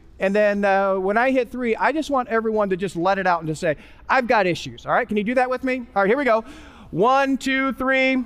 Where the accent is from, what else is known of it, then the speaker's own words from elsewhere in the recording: Wisconsin, United States; also born or lived in California / Florida; I lived in California for a while, lived in Florida for a while, okay? Even though I grew up in Wisconsin.